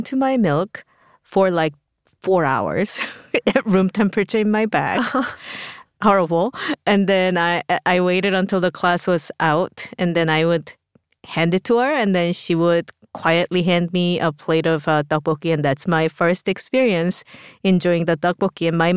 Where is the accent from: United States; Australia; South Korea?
South Korea; English is a second language; When I was first grade, I was allowed to start walking to school by myself, and I always chose the route that walked through the traditional food market.